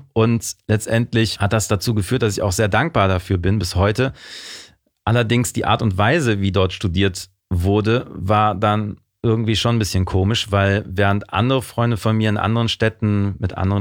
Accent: Mönchengladbach, North Rhine-Westphalia, Germany; Aufgewachsen bin ich in Mönchengladbach

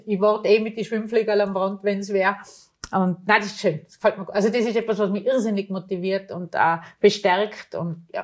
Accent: Austria; als Österreicherin in Europa so wahrgenommen zu werden.

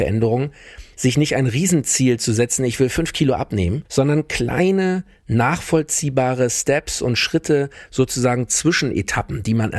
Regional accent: Frankfurt, Hesse, Germany; auch bei uns in Frankfurt in der Heimat ist auch Schnee gefallen.

